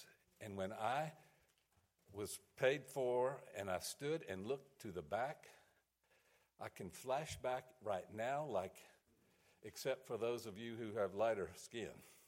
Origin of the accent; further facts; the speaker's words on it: the South, United States; Now, I'm a Methodist from the South, and this is a German Benedictine Roman Catholic college in the North.